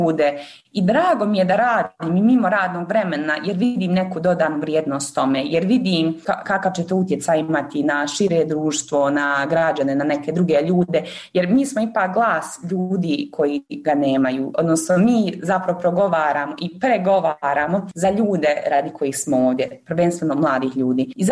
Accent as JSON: {"language": "Bosnian", "country": "Bosnia & Herzegovina", "said": "u Europskom parlamentu sam se zaposlila kao Bosanka Hercegovka i trebalo je posebno odobrenje da se zaposlim jer nisam državljanka Europske unije"}